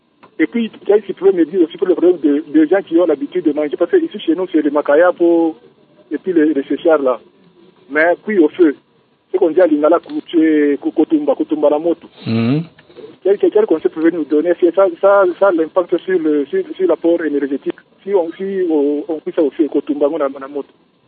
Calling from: Kipushi, Haut-Katanga, DR Congo; ici chez nous, au Katanga, bon, l'alimentation et varie seulement selon les saisons. Par exemple, ici chez nous à Kipushi

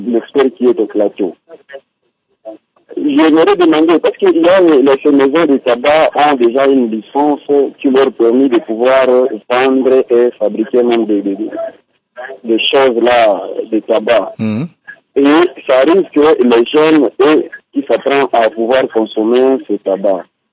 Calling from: Bukavu, South Kivu, DR Congo; Parce que nous trouvons ici, chez nous, à Bukavu

